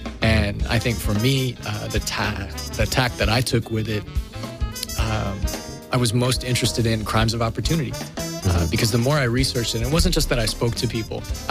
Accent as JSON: {"language": "English", "town": "Colorado Springs", "region": "Colorado", "country": "United States", "lives_now": "Los Angeles, United States", "said": "I'm not. I'm originally from Colorado Springs."}